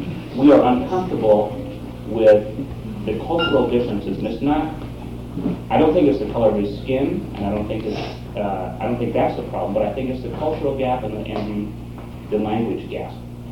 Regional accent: Washington, United States; I'm from Tulsa, Washington, and we have a substantial population of Southeast Asian immigrants in the community

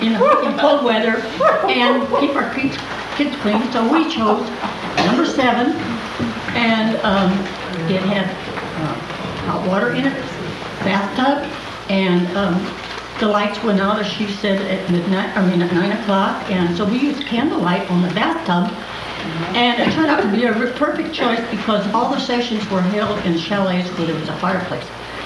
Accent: Rock Island, Illinois, United States; from Rock Island, Illinois

